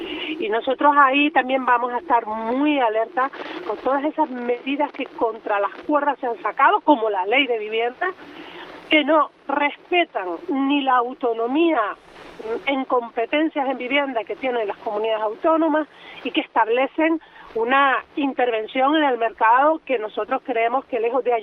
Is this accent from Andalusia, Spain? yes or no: no; Canary Islands, Spain